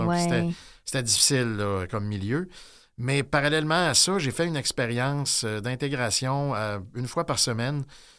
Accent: Lévis, Quebec, Canada; Moi, je suis né à Québec, mais assez jeune, à 4 ans, on est déménagé sur la rive sud, donc secteur Saint-Nicolas, le Lévis, secteur Saint-Nicolas maintenant.

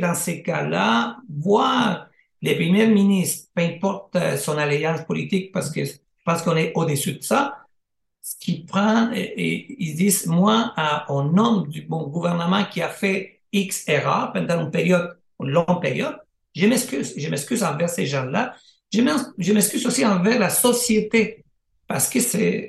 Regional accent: Chile; now in Canada; moi, je viens du Chili, ça fait 30 ans que je suis ici.

